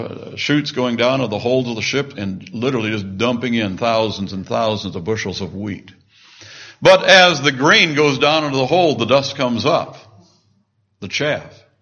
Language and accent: English; Pekin, Illinois, United States; I go back every couple of years to my hometown, a place called Pekin, Illinois. It's just outside of Peoria, there in central Illinois.